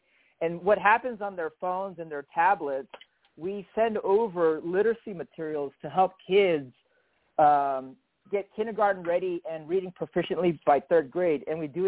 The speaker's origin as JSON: {"language": "English", "town": "Los Angeles", "region": "California", "country": "United States", "tie": "born or raised there", "lives_now": "Chicago, United States", "said": "I was. I grew up in Los Angeles, but now I'm in Chicago, so I've given up the palm trees for snow."}